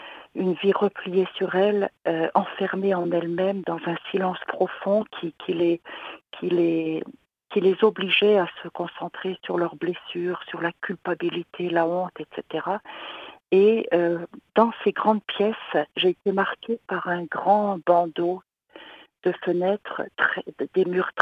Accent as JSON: {"language": "French", "region": "Grand Est", "country": "France", "lives_now": "Colombier, France", "said": "Je suis de la Marne d'origine et ben, le Seigneur m'a implantée en Haute-Saône, dans un petit village à Colombier, en Haute-Saône"}